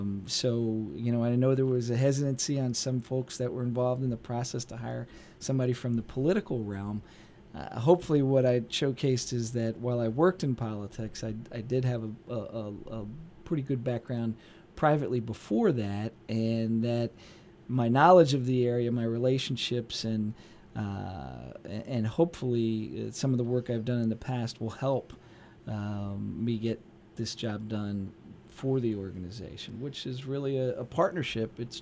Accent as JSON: {"language": "English", "region": "Pennsylvania", "country": "United States", "said": "As you pointed out, you know, I'm from the Lehigh Valley. Pretty much my whole career's been here."}